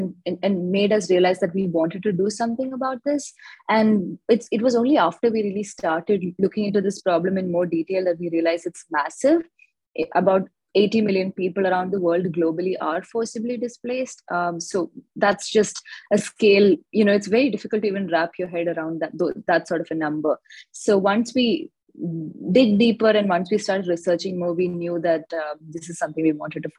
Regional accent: Kerala, India; I grew up in Kerala, which is the state in the southern part of India.

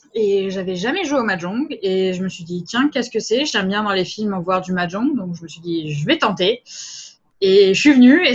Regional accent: France; moved away as an adult; now in Montreal, Canada; Je venais d'arriver sur Montréal, parce que là-bas, je suis française

